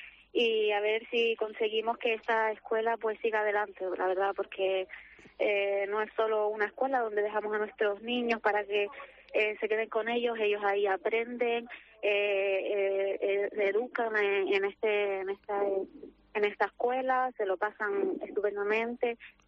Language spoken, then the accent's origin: Spanish; Gáldar, Canary Islands, Spain; No, yo soy del municipio de Galdar